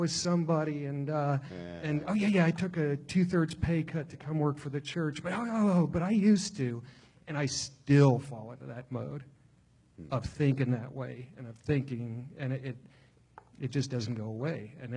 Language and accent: English; Upper Arlington, Ohio, United States; I grew up in Upper Arlington, okay, and like there was a natural expectation in this, you know, affluent suburban area.